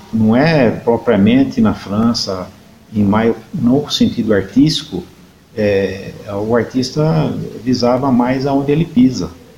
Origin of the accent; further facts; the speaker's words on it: Campinas, São Paulo, Brazil; Eu nasci em Campinas, vivi aqui